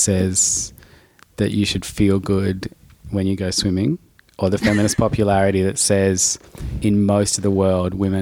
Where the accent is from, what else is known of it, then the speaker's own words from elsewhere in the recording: Darwin, Northern Territory, Australia; I grew up in Darwin where there was a large Filipino community and was in a breakdance crew where most of the boys were somewhat Filipino.